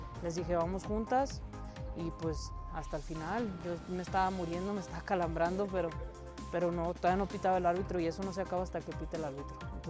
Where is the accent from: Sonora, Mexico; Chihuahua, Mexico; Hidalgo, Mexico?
Sonora, Mexico; pues yo soy del norte, yo soy de Sonora, estoy de punta a punta